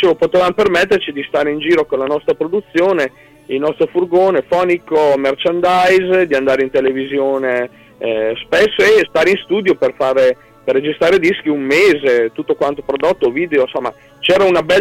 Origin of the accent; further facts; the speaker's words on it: Correggio, Emilia-Romagna, Italy; Io sono di Correggio, una cittadina dell'Emilia Romagna, della provincia di Reggio.